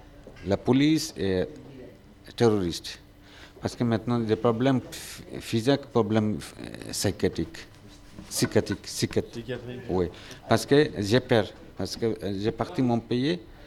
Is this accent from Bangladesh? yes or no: yes; Bangladesh; French is a second language; moved away as an adult; now in France; C'est Bangladesh. Le pays d'origine, Bangladesh.